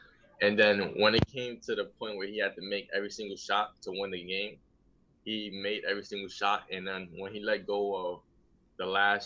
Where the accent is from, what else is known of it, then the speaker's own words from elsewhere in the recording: Brooklyn, New York, United States; when I grew up in Williamsburg Houses, and as a kid, I was always like one of the best kids in the neighborhood.